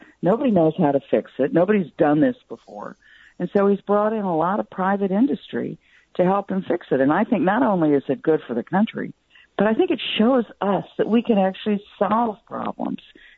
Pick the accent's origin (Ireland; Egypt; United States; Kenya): United States; New York City, New York; as a New Yorker, I saw what he did in the 1990s in New York.